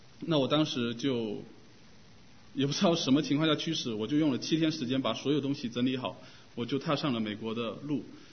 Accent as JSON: {"language": "Chinese", "town": "Xiamen", "region": "Fujian", "country": "China", "lives_now": "United States", "said": "我跟我姊妹是来自中国厦门，那我是去年11月中旬来的美国，可以说在这之前我是完全的一个无神主义者，因为从小在部队长大"}